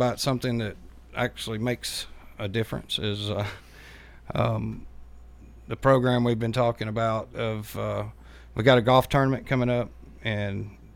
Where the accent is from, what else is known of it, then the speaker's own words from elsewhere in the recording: Chattanooga, Tennessee, United States; And I'm from Chattanooga. When I was a kid, there was a church group that we go to Gatlinburg with, you know, every year.